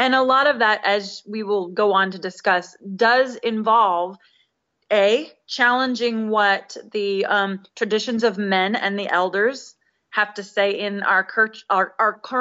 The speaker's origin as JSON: {"language": "English", "region": "West Coast", "country": "United States", "said": "I come originally from the West Coast, where everything is a liberal fight and has been for the last 20 years."}